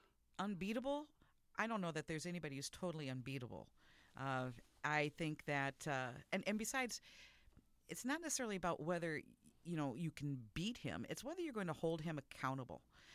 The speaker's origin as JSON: {"language": "English", "town": "Iowa City", "region": "Iowa", "country": "United States", "said": "Well, I'm actually from Iowa originally. I'm from Iowa City area, and I am the daughter of a small business owners."}